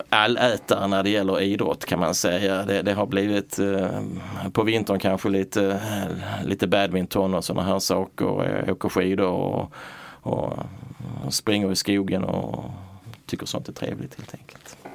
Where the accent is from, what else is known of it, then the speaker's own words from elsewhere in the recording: Malmö, Skåne, Sweden; also born or lived in Röstånga / Höör; jag är född i Röstångar för 61 år sedan och uppväxt i Hör och Malmö, gått i skola i Malmö. Annebergsskolan som låg nära stadion, eller ligger nära stadionområdet.